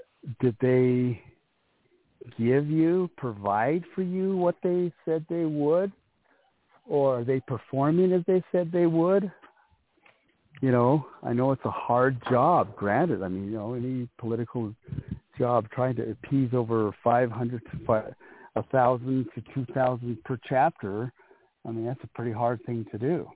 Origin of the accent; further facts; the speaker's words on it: United States; the way that I grew up on the Navajo Nation.